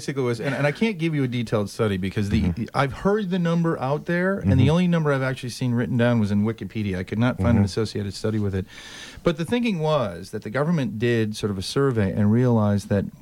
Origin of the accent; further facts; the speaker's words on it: Chicago, Illinois, United States; I'm from Chicago. I'm a little worried to go back.